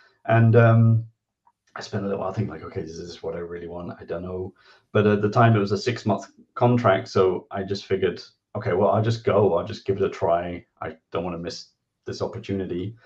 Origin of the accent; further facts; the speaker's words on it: England, United Kingdom; moved away as an adult; now in Netherlands; I'm an Englishman living in the Netherlands. I've lived here for about 24 years now.